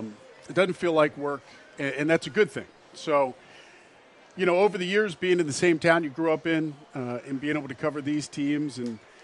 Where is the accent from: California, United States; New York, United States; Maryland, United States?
Maryland, United States; Baltimore; I grew up in Baltimore, always have been an Oriole fan.